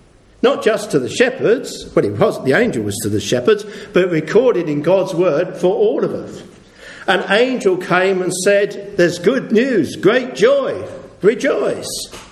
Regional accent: United Kingdom; we are British people and we do not show our emotions very much on the surface.

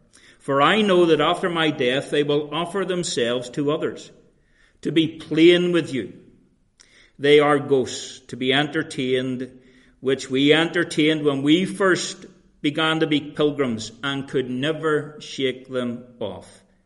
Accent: Belfast, Northern Ireland, United Kingdom; I remember as a boy growing up in Ardlawn Street in East Belfast, just in the shadow of Harland and Wolfe.

